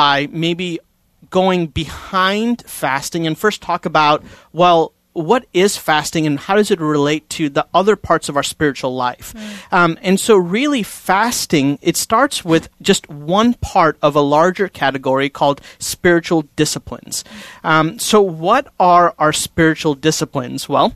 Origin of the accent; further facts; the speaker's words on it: India; And so if you guys could see me right now, I'm Indian, like from India